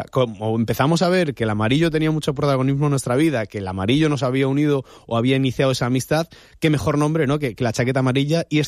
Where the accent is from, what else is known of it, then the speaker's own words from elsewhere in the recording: Galicia, Spain; now in Benidorm, Spain; Yo, por ejemplo, no tuve la suerte de nacer aquí, yo soy gallego